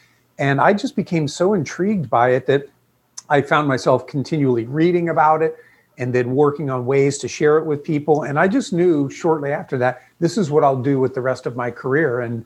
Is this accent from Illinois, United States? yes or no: no; Honolulu, Hawaii, United States; born there; now in Florida, US… no; I was born in Honolulu, Hawaii. My father was serving in the Marines during Vietnam. And then we moved back to New York, where they were originally from, my parents.